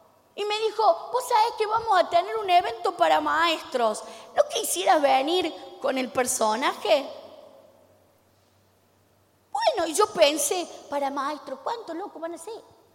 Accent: Córdoba, Argentina; De acá, de Córdoba.

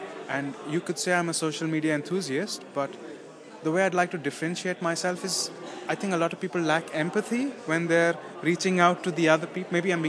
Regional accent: India; I'm from India

